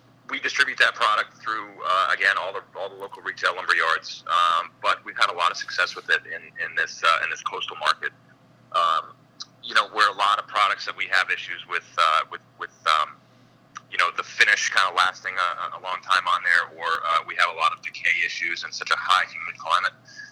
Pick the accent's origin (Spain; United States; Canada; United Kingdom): United States; Northeast; Well, if we go back a little bit, I'm actually from the Northeast